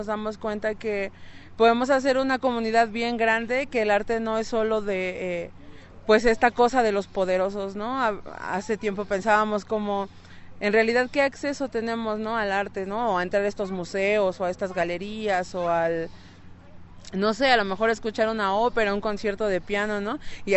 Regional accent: Mexico City, Mexico; venimos de la Ciudad de México

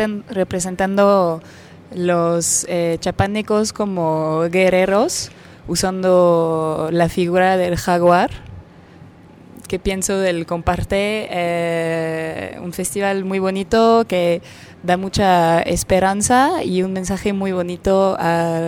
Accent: France; now in Puerto Escondido, Mexico; soy francesa, vivo en México, en Puerto Escondido.

